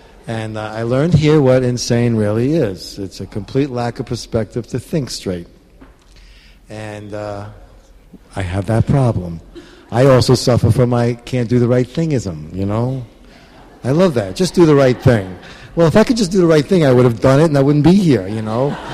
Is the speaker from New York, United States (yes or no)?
yes; Queens, New York, United States; And I grew up in Queens in a drive-in court, you know.